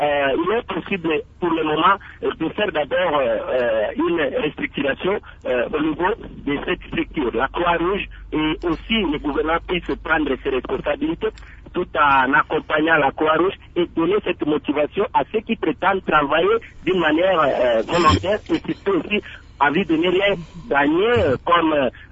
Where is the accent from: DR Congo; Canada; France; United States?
DR Congo; Mais ici, chez nous, en République démocratique du Congo